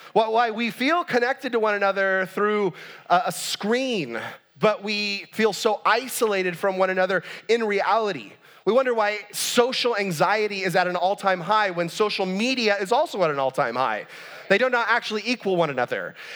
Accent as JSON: {"language": "English", "region": "California", "country": "United States", "tie": "born or raised there", "said": "growing up in Southern California in relatively low-income family, Disneyland was like a maybe once a year thing for our family"}